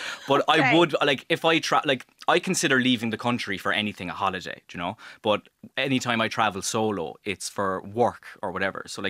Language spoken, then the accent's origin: English; Cork, Munster, Ireland; And Emily's from Waterford, I'm from Cork, so I had to extend the range on the old Tinder.